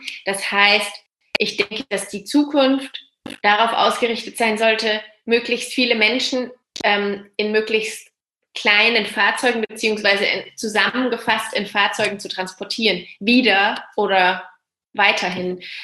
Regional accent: Würzburg, Bavaria, Germany; Ich bin ja aus Würzburg, also ich komme von hier und bin auch wieder hierher zurückgekommen

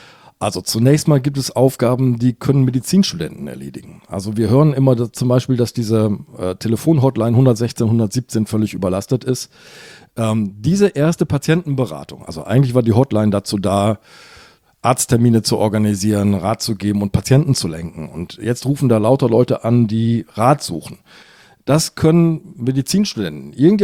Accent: Hamburg, Germany; ich bin ja Hamburger.

